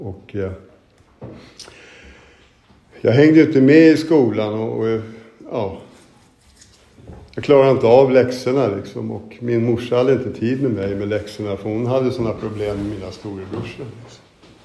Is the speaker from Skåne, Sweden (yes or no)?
no; Stockholm, Stockholm County, Sweden; och jag blir 59 år nästa månad. Och jag är född på Söder här, på Katarina kyrkobacke, och där så växte jag upp med min mamma, pappa och mina två äldre bröder.